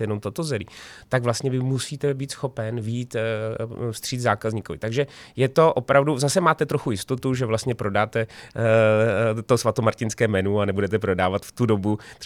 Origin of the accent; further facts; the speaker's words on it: Prague, Czechia; takže já třeba si dám u nás v Praze, pak si dám v Plzni a pak jdu na Šumavu